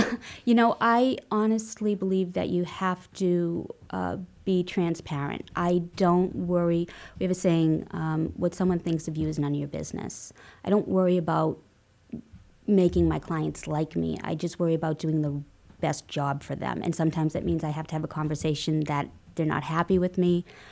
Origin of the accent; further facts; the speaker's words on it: Ireland; I call my agency Paris, not because I'm French. I'm not. I'm Irish.